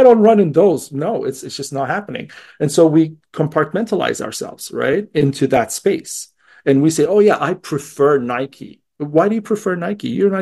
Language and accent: English; Dubai, United Arab Emirates; But though when I grew up in Dubai, there was no hate